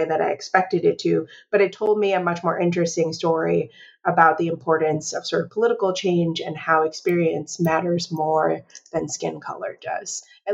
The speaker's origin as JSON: {"language": "English", "town": "Chicago", "region": "Illinois", "country": "United States", "tie": "born or raised there", "said": "So kind of maybe influenced from growing up in Chicago and spending time in lots of different places in order to get a kind of bird's eye view of the racial politics of the place"}